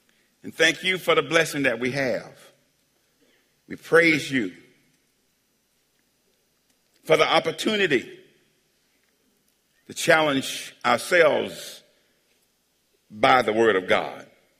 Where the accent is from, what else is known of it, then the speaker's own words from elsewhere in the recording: Alabama, United States; I'm from Alabama.